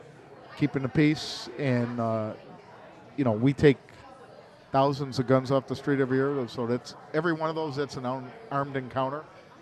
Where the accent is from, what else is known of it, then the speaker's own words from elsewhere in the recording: Chicago, Illinois, United States; Our guys, I really do, not because I'm from Chicago, I really think our guys are the best in the world.